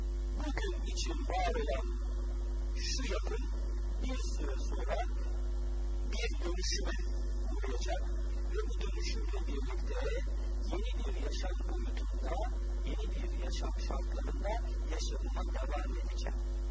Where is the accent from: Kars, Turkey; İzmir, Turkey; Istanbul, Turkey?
Istanbul, Turkey; born there; İstanbul'un göbeğinde Cerrahpaşa'da dünyaya geldim.